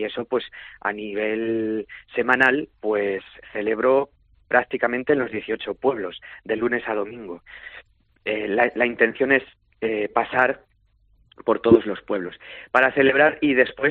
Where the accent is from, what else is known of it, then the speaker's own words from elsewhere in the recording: Moruela de los Infanzones, Castile and León, Spain; cuando vivía en el pueblo, yo soy de Moruela de los Infanzones, un pueblecito cerca de la ciudad de Zamora